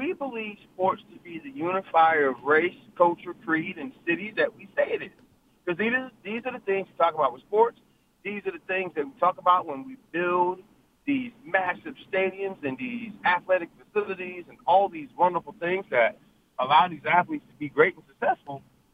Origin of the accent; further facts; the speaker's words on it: Atlanta, Georgia, United States; I grew up in Atlanta, and I had to take the emotion out of watching sports to enjoy it.